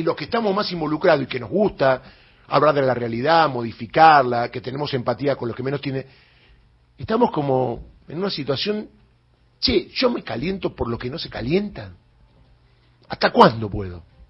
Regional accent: Argentina; somos argentinos, 47 millones

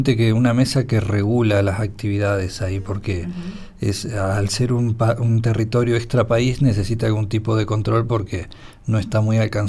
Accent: Zapala, Neuquén, Argentina; Neuquén es carísimo y Zapala, por ahí los zapalinos estamos...

